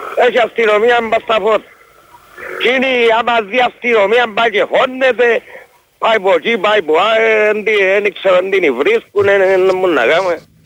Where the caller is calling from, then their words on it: Larnaca, Larnaca District, Cyprus; που τη Λάρνα κάνει